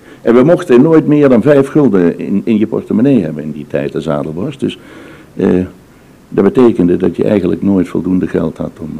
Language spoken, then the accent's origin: Dutch; Papua, Indonesia; Ik kwam uit Nieuw-Guinea en ik was gewend om op zondagmiddag naar het voetballen te gaan kijken.